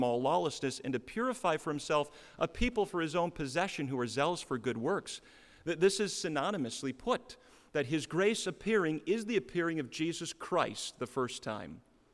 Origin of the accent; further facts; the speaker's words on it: Iowa, United States; also born or lived in Washington; I'm kind of from Minnesota in my blood, but not really. I was born in Washington State, and I'm functionally a native of Iowa, but so who am I?